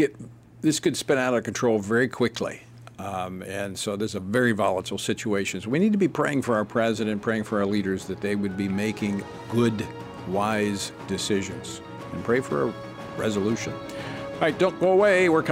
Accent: Louisiana, United States; Well, unfortunately, in my home state of Louisiana

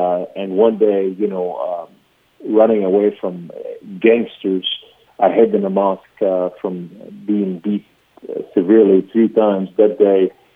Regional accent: Beirut, Beirut Governorate, Lebanon; born there; English is a second language; also born or lived in Europe; I was born in Beirut, Lebanon, but I learned my English and studied in Europe. So I have a mixture of, Middle Eastern, European, and American accents mixed together.

